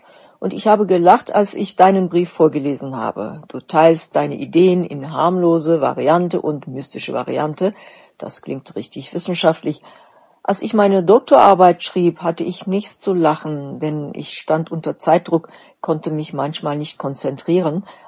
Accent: Baku, Azerbaijan; born or raised there; now in Berlin, Germany

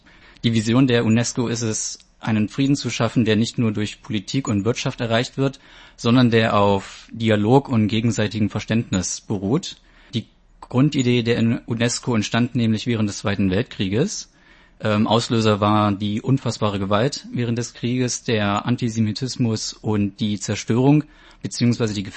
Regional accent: Magdeburg, Saxony-Anhalt, Germany; now in Taiwan; Ich bin 27 Jahre alt und ich komme ursprünglich aus Magdeburg.

